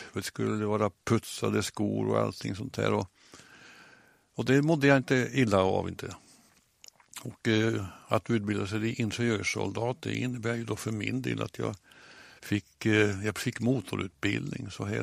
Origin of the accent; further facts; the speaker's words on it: Sweden; accent: standard Swedish (rikssvenska); det gör jag inte, utan jag pratar nog rikssvenska ganska så tydligt